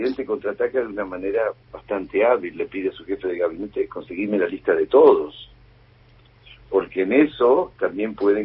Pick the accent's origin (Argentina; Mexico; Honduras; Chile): Argentina; Uno como argentino